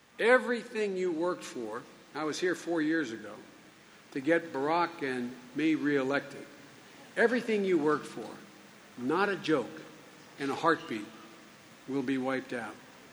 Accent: Scranton, Pennsylvania, United States; also born or lived in Claymont; a little steel town I moved to from Scranton, Pennsylvania, called Claymont.

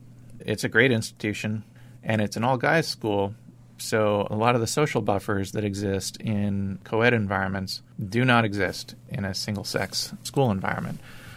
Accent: Canada; It was all just having a wonderful life growing up as a Canadian boy.

